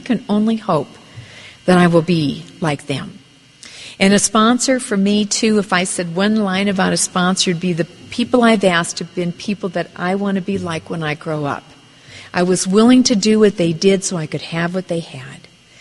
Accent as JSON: {"language": "English", "region": "South Dakota", "country": "United States", "tie": "born or raised there", "said": "I was raised in the cold. I was raised in South Dakota."}